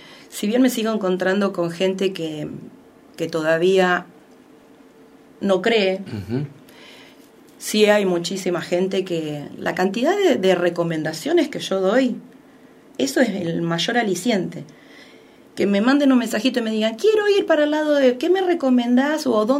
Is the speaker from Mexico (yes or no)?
no; Santa Rosa, La Pampa, Argentina; No, yo soy de Santa Rosa, claro.